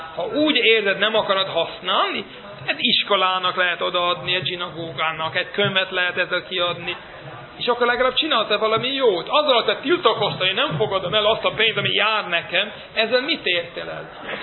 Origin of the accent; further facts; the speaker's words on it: Brooklyn, New York, United States; ahol én felnőttem, ahol születtem és felnőttem, ott Williamsburgban, ott Brooklynban, ott mindenki, három vagy négy ember kivételével, mindenki a magyarországi, a magyar zsidó halakhoz túlélő, és annak a gyereké.